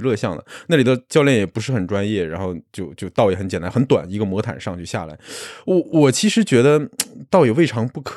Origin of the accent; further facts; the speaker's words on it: Changchun, Jilin, China; 然后后来我就回了，我是东北人，我长春人，